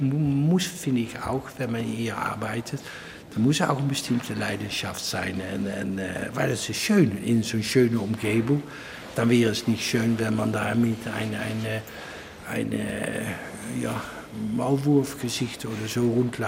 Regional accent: Netherlands; German is a second language; now in Bavaria, Germany; Ich bin Holländer. Ich wohne schon 20 Jahre in Bayern, aber das Holländische ist geblieben.

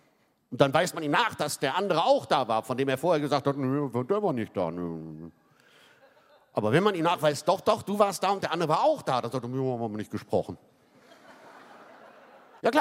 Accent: Hamburg, Germany; Ich bin gebucht in meiner Funktion als Hamburger hier

